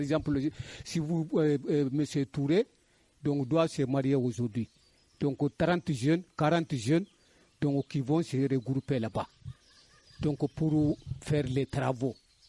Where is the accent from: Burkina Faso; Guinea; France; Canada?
Guinea; Oussoubidjania; donc chez nous, à Oussoubidjania aujourd'hui